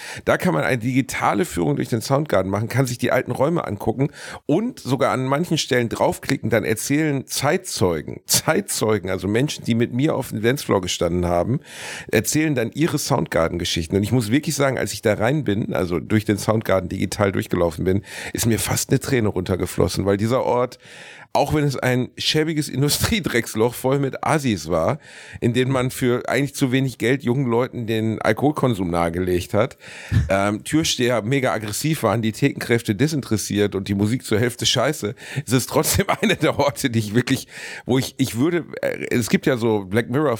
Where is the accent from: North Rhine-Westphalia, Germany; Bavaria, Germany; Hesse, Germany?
North Rhine-Westphalia, Germany; Gelsenkirchen; Ich komme aus Gelsenkirchen, da gab es keinen Club.